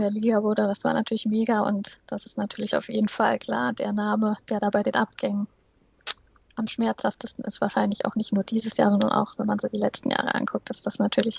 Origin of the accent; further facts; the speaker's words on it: Darmstadt, Hesse, Germany; now in Mainz, Germany; Ich komme auch ursprünglich aus Darmstadt. Mittlerweile wohne ich in Mainz, bin da durch Studium gelandet und jetzt auch durch meinen Job.